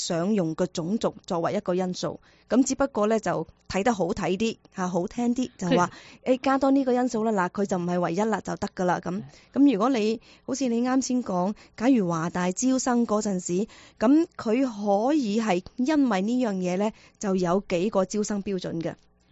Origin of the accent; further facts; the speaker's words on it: Guangdong, China; 我哋广东人讲啊